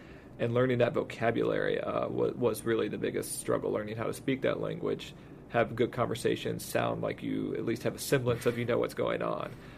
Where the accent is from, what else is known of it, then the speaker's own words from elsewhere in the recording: Texas, United States; So I grew up in Texas, went to UT Austin